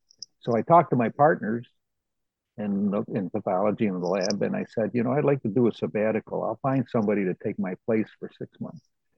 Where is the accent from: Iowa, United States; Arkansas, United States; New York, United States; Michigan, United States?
New York, United States; Lockport; Well, yes, I grew up in Lockport, New York, Western New York. It's a town of about 25,000 on the Erie Canal, just east of Niagara Falls.